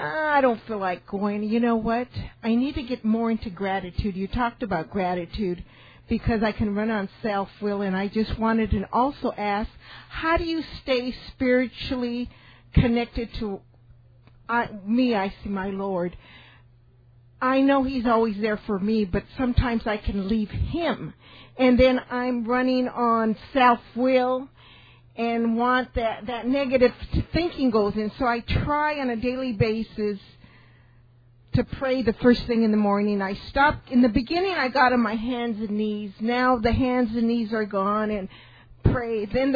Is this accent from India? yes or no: no; Santa Monica, California, United States; I was born and raised in Santa Monica